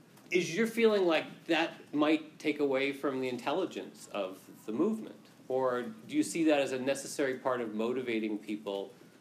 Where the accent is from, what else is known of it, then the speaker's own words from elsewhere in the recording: United States; I'm an American, but I don't think I'd want to like raise my family with my in-laws upstairs